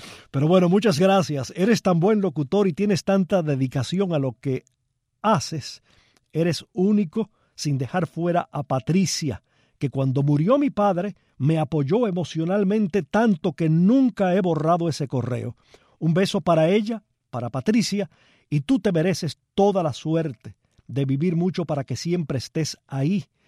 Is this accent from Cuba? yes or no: yes; Palma Soriano, Santiago de Cuba, Cuba; al lado de Palma Soriano, mi pueblo natal